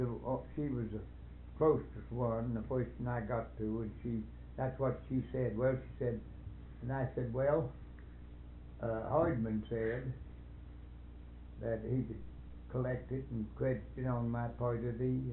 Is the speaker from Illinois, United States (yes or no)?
no; Ohio, United States; moved away; When we first come here, we come from Ohio, and we lost about everything we had